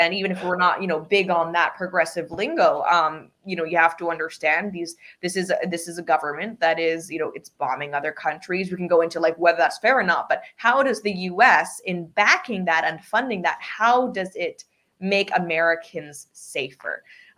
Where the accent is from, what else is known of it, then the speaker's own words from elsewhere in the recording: Hong Kong; also born or lived in Singapore / United Kingdom; So I grew up in Hong Kong, also lived in Singapore and the UK. I went to American international schools.